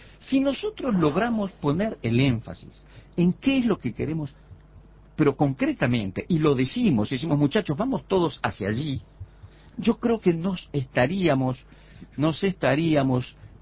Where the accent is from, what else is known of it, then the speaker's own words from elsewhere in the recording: Uruguay; nosotros como uruguayos